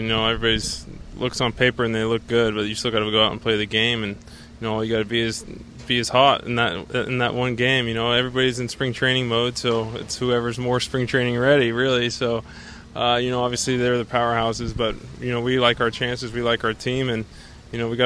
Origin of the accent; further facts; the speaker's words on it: United States; they're all over me, you know, being the American